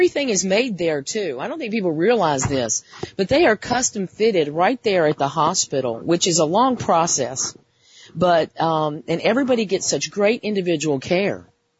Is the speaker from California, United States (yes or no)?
no; Virginia, United States; Well, I'm back in my home state. I'm originally from Virginia.